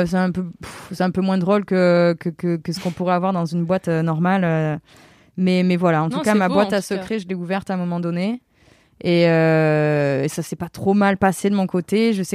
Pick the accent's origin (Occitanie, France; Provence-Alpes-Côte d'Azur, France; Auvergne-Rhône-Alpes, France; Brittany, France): Provence-Alpes-Côte d'Azur, France; Avignon; Je viens d'Avignon, sur le pont